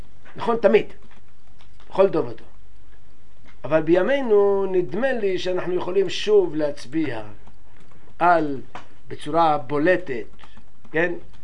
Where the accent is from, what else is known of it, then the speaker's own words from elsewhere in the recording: Morocco; now in Israel; אם בשנת 67 היו, למשל, אני ממרוקו, אז אני יכול להגיד לכם ששם היו 10,000